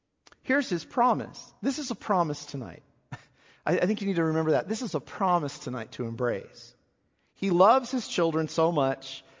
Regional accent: Hanford, California, United States; And this is a wonderful family in my home church growing up in Hanford

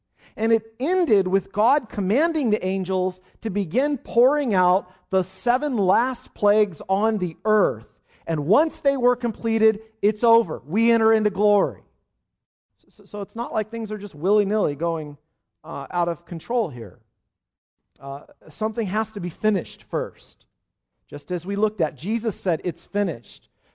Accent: United States; it's not easy for me, even as a pastor, to talk of judgment, especially as an American.

